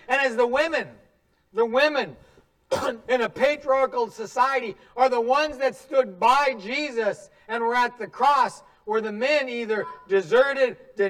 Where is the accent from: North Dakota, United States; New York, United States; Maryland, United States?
North Dakota, United States; also born or lived in Minnesota / Texas; I'm originally from North Dakota. I went to school in Minnesota, moved to Texas.